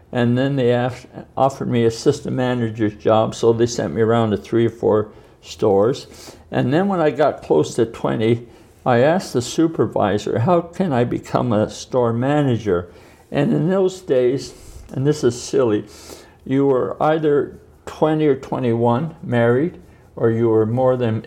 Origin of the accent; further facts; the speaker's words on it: Toronto, Ontario, Canada; I was born and raised on Atlas Avenue. And then when I was very young, then we moved to Dynevor Avenue.